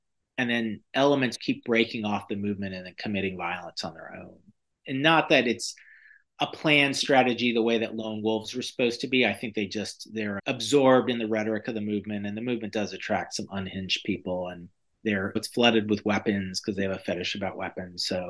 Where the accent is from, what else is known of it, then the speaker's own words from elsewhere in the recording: the South, United States; He was there when I was growing up in the South